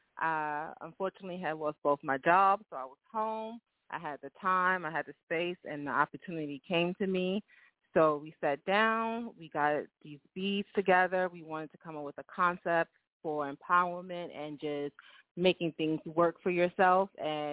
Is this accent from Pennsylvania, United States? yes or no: no; Brooklyn, New York, United States; I'm from Brooklyn.